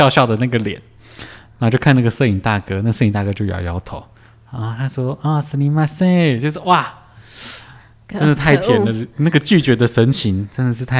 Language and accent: Chinese; Taiwan; 就说好啦，我是台湾人，就会帮你拍照这样子